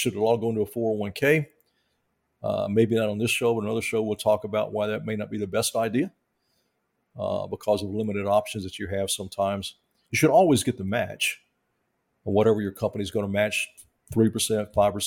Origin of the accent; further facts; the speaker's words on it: the South, United States; kids grow up drinking sodas and sweet tea. I'm from the South, so... you know, sweet tea and other stuff.